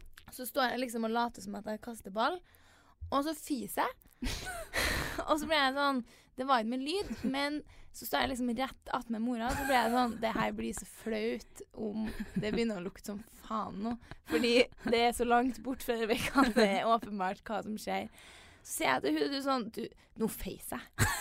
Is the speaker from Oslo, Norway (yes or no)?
no; Trondheim, Trøndelag, Norway; Så det var den eneste også fra jentegjengen hjemme i Trondheim som kom.